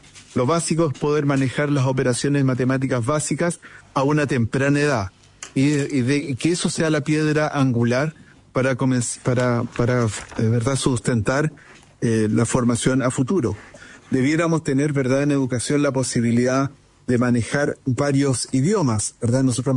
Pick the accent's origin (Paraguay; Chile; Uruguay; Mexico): Chile; en algunas metas mínimas que todos como chilenos, ¿verdad?, pudiéramos abrazar y empujar